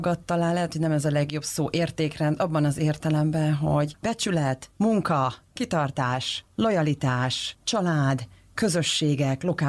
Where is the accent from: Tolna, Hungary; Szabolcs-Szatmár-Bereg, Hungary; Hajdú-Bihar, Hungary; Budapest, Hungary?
Hajdú-Bihar, Hungary; Újfalu; én vidéki vagyok, mert egy újfalui, Hajdú-Bihari